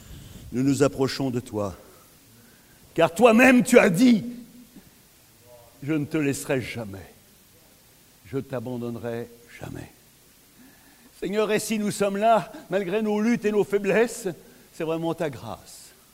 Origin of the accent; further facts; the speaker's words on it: Normandy, France; Nous, en Normandie, je ne sais pas si ça se dit, le frère Barman, que comme moi, nous sommes des Normands, n'est-ce pas, moi?